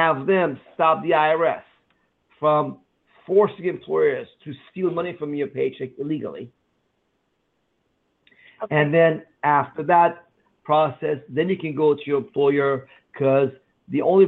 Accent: Iran; now in United States; because I came from Iran where we had no freedom of speech

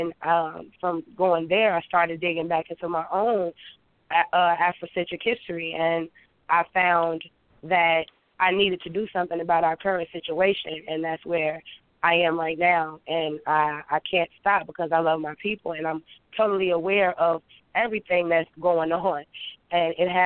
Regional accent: Chicago, Illinois, United States; As far as about me, well, I'm originally from Chicago

